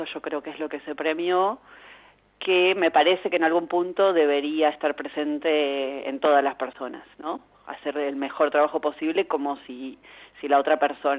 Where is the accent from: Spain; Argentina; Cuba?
Argentina; La Plata, Buenos Aires Province; Yo soy de La Plata